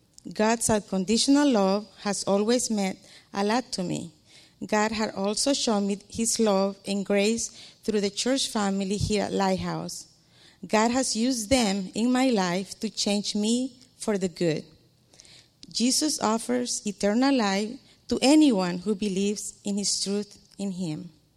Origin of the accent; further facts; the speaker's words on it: El Salvador; now in United States; We are from El Salvador, and we came to the United States in 1980.